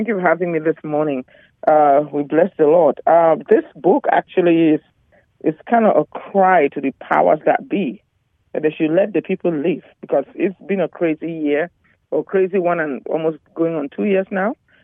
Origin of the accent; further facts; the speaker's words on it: Cameroon; English is a second language; also born or lived in Louisiana; now in Texas, United States; I'm originally from West Africa, Cameroon. I'm sure you can hear my really pretty accent.